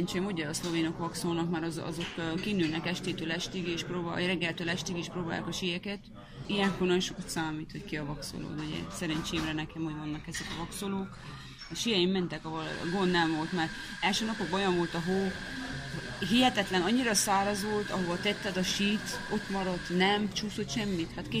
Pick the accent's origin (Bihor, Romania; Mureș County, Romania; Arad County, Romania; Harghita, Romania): Harghita, Romania; És még csíkiek is vagyunk.